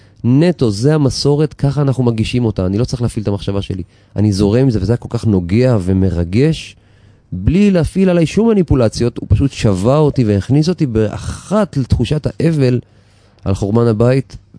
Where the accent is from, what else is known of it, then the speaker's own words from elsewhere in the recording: Kiryat Ono, Tel Aviv District, Israel; אני יליד קירת אונו, רוב חיי חייתי בקירת אונו, וממש ברחוב של ההורים, ברחוב ירושלים, בקירת אונו